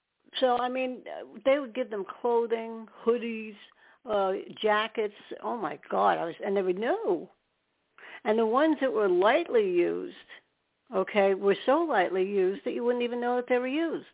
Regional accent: New York, United States; born there; I use that because I was born in New York and I know about the New York systems.

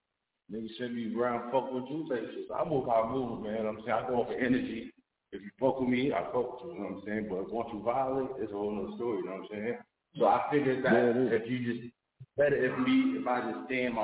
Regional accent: New York City, New York, United States; Man, I'm an independent artist, man. I'm from New York City, man.

